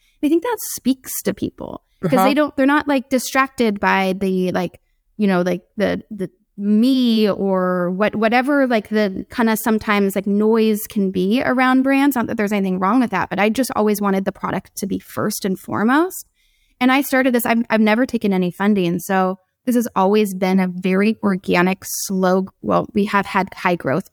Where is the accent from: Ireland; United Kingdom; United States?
United States; San Diego, California; I grew up in San Diego.